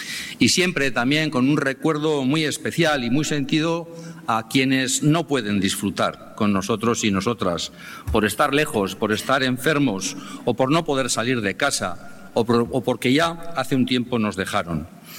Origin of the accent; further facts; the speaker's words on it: Bilbao, Basque Country, Spain; Última Aste Nagusia como alcalde, pero no como bilbaíno.